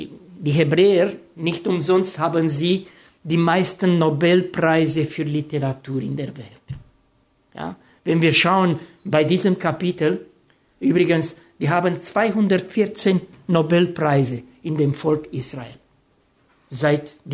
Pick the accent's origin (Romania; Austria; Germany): Romania; ich komme aus Rumänien, wie viele von euch